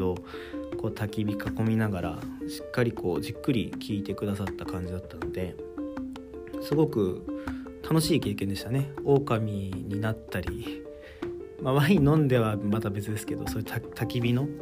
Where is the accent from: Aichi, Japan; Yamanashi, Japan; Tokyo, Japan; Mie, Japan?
Yamanashi, Japan; 地元山梨地元の後輩が運転してくれてたんで